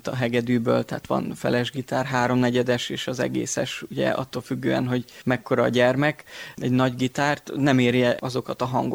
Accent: Békéscsaba, Békés, Hungary; Békés Csabán nőttem föl.

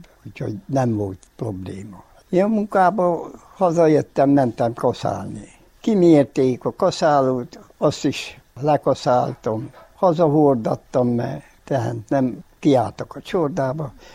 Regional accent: Hodgya, Harghita, Romania; Itt születtem, akkor innen kivisznek a temetőbe.

